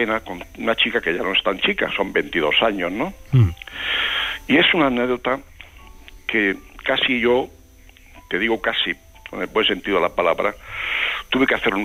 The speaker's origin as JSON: {"language": "Spanish", "region": "Castile", "country": "Spain", "said": "concretamente soy de Castilla, pero resido muy cercano a Andalucía, que se llama Despeñaperros"}